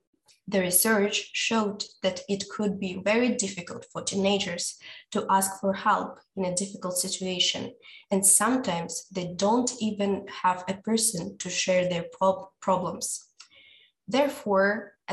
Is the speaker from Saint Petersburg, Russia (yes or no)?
no; Moscow, Russia; English is a second language; I'm from Russia, from Moscow.